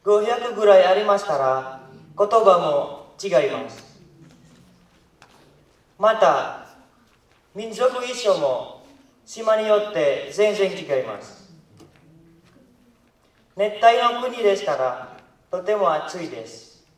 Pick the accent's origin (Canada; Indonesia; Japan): Indonesia; East Lampung, Lampung; Japanese is a second language; also born or lived in Sumatra; 私の出身地のスマトラ島の東ランプンは有名です。